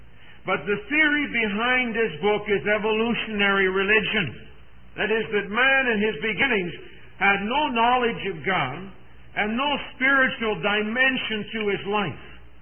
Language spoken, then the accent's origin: English; Canada; I'm a Canadian.